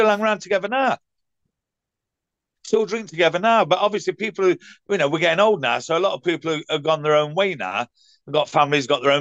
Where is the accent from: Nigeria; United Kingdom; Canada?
United Kingdom; Ilkeston, East Midlands; And I come from Batesford, but via Ilkeston and that.